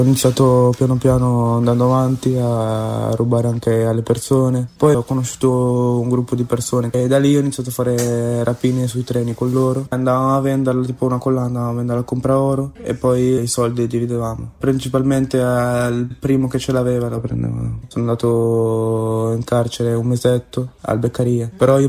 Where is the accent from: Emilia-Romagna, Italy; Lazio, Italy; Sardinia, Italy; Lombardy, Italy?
Lombardy, Italy; Lecco; Io ho 17 anni, sono nato e cresciuto a Lecco